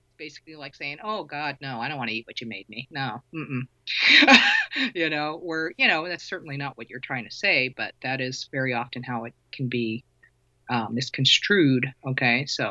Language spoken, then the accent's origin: English; Philippines; especially being Filipino, you know, food is love, man